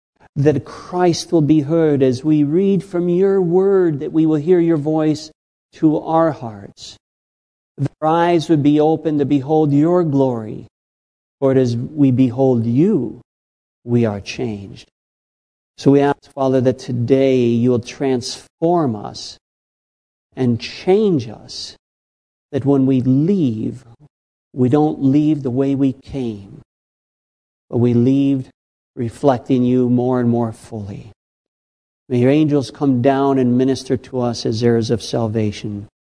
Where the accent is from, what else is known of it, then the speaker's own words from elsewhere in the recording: Buffalo, New York, United States; I grew up in Buffalo, New York.